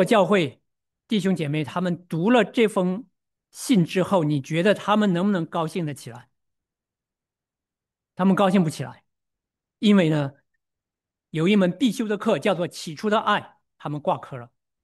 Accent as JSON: {"language": "Chinese", "country": "China", "said": "我们中国人有一个很流行的名字哈，叫做来福"}